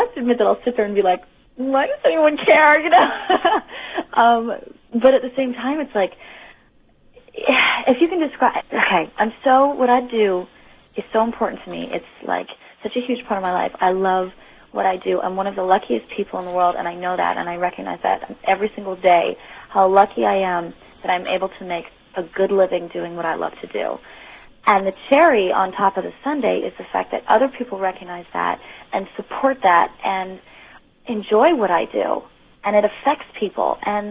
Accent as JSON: {"language": "English", "town": "Montreal", "region": "Quebec", "country": "Canada", "tie": "born or raised there", "said": "it's my hometown, you know? It's just, it's a little strange."}